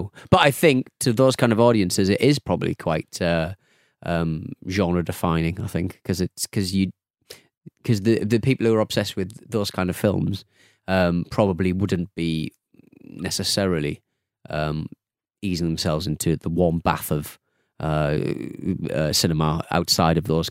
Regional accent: United Kingdom; Yeah, I'm a British eccentric.

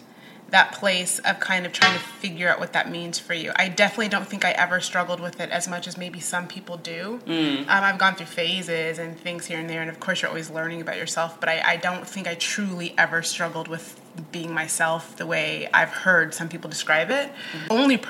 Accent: Midwest, United States; also born or lived in Oklahoma; I grew up, I mean, my parents are Kenyan, but I was born in Oklahoma. We moved around a lot, and we were not Army brats. That's everyone's second question. I grew up mainly in the Midwest.

